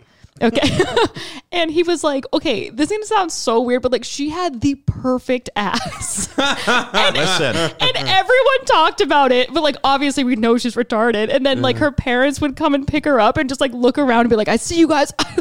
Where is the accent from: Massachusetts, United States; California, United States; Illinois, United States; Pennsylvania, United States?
Massachusetts, United States; Sandwich; So a little town called Sandwich, Massachusetts.